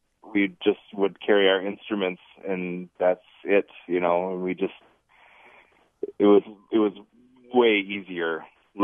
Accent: United States; And specifically, we're all from Minnesota and Wisconsin.

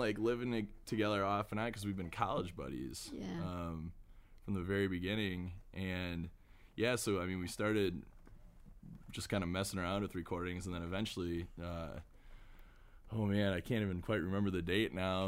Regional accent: Wisconsin, United States; Yeah, we all have been listeners for many, many years growing up in Wisconsin.

